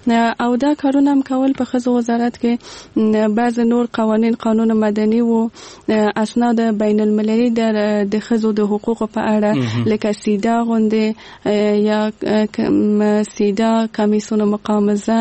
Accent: Kabul, Afghanistan; زه په کابل کې زیږېدلی یم او دلته مې ژوند کړی.

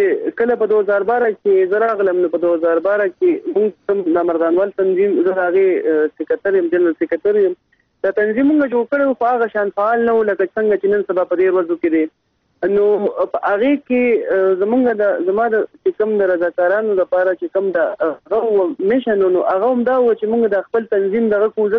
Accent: Mardan, Khyber Pakhtunkhwa, Pakistan; زه د مردان د سیمې سره تعلق لرم او موږ پښتانه یو.

